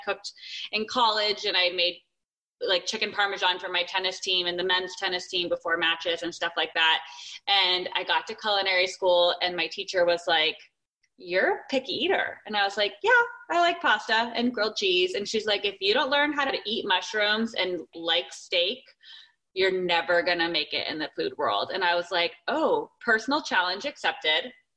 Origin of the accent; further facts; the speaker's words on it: Arizona, United States; now in California, United States; Like I'm in California. I grew up in Arizona.